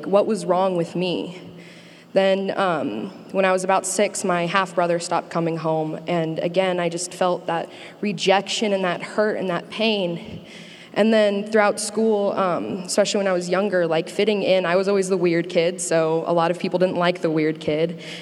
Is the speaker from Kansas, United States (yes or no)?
yes; Olathe, Kansas, United States; I'm from Olathe, Kansas, and my story actually starts before I was even born.